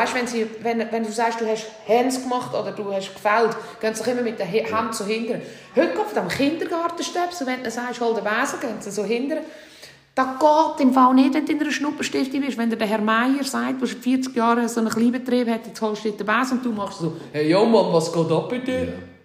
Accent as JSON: {"language": "German", "country": "Switzerland", "accent": "Swiss German", "said": "Ich rede Schweizerdeutsch, ich schreibe Deutsch."}